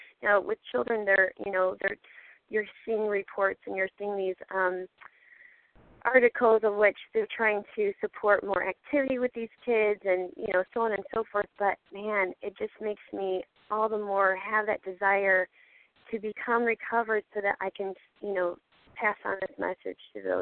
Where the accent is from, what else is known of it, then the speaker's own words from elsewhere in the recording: Michigan, United States; I'm from Michigan.